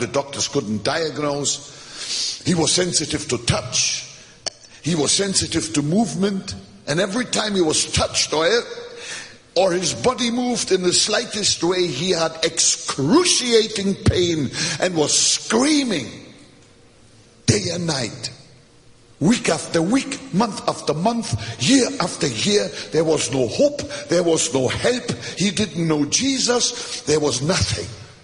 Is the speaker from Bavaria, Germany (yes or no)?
no; Hamburg, Germany; When I was a teenager, I grew up in West Germany. We became refugees, landed in West Germany. I grew up in the city of Hamburg. Later on, I lived in the city of Frankfurt. But I'm neither a Hamburger nor a Frankfurter.